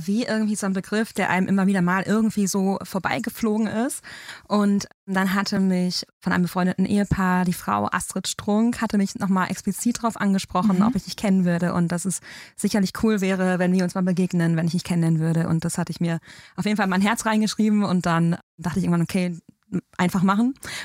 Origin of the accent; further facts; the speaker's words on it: North Rhine-Westphalia, Germany; Also die Variante war, ich bin gebürtige Ruhrgebietlerin, war zwischendurch weg für mein Theologiestudium und bin dann wieder zurückgekommen.